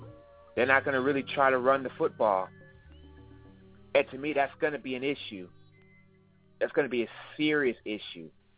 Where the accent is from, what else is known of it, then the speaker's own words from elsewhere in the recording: Detroit, Michigan, United States; my hometown team, the Lions, against the Giants.